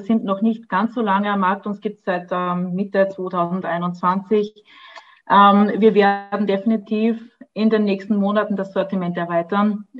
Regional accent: Austria; München war ja auch eher für uns wirklich sehr gut erreichbar als Österreicher

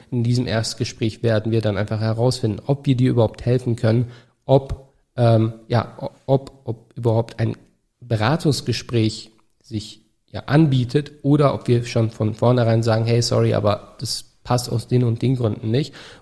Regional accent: Turkey; Fällt mir gerade nicht ein als Türke.

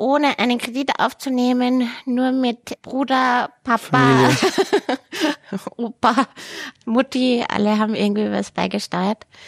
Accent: Vienna, Austria; Ja, und ich bin ja Wienerin

